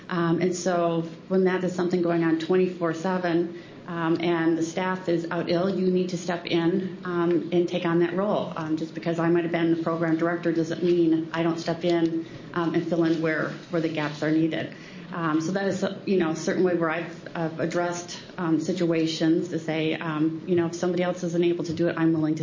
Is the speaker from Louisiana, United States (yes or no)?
no; Rochester, Minnesota, United States; moved away; You know, I came here originally from Rochester, Minnesota. This is my home. I've been here for, I don't know, about 35 years or more.